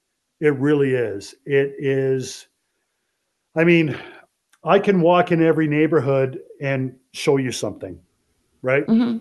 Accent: Ontario, Canada; also born or lived in Scarborough; And then about 4 years of age, in 1969, my parents bought a cottage resort in the Kawarthas in between Lindsay and Bob Cajun on Sturgeon Lake on the North Shores.

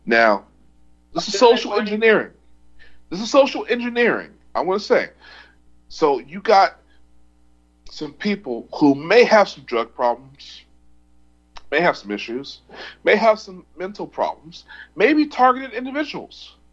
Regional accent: Austin, Texas, United States; also born or lived in California; I'm from Austin, Texas, and I've lived all over California.

